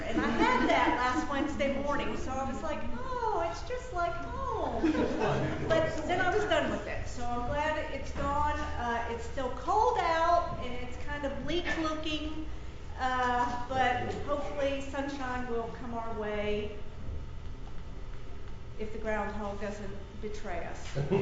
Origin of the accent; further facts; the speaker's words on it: Ohio, United States; For those of you who don't know, I'm from Ohio, and I love the snow.